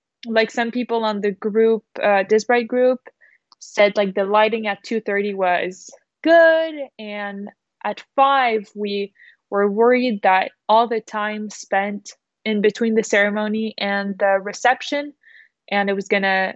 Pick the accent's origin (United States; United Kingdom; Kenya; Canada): Canada; I'm from Canada.